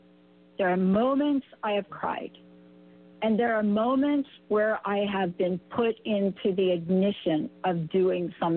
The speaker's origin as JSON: {"language": "English", "region": "New York", "country": "United States", "said": "I'm a kid from New York. We are so used to being independent"}